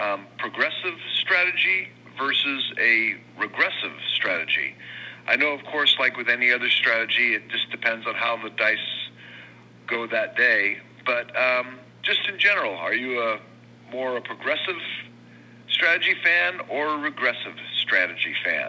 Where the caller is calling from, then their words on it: California, United States; I'm calling from the Central Coast of California.